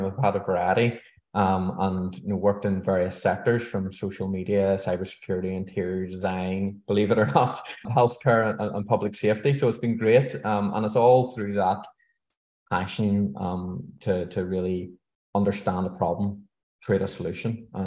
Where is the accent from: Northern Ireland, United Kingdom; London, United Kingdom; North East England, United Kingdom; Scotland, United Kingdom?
Northern Ireland, United Kingdom; Belfast; Yeah, so born and raised in Belfast and done my GCSEs and A-levels in computing IT along with a few other subjects